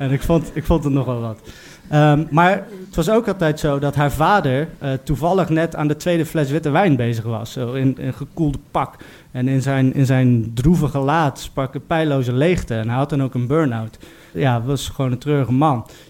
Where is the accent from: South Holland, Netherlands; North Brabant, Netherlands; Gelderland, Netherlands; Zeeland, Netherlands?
Zeeland, Netherlands; ik kom uit Zeeland. Ik ben de zoon van een dierenwinkelier.